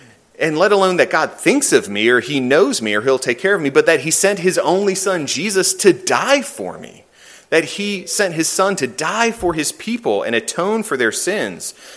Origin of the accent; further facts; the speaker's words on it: Chesapeake, Virginia, United States; I grew up in Chesapeake. There's some farms there.